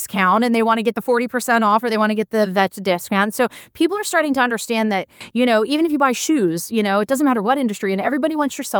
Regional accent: Philadelphia, Pennsylvania, United States; And look, I grew up in Philadelphia.

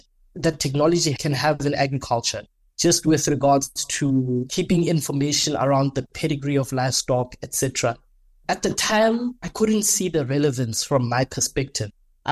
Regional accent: Mahikeng, North West, South Africa; I am from Mafeking in the Northwest Province. The Northwest Province is a province where agriculture forms a core part of how people make a living.

